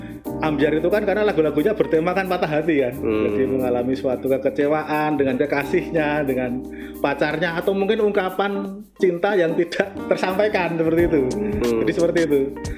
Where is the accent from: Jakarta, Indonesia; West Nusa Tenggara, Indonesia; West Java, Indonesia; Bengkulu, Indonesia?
West Nusa Tenggara, Indonesia; Mataram; born there; saya lahir di Lombok kan Mataram itu.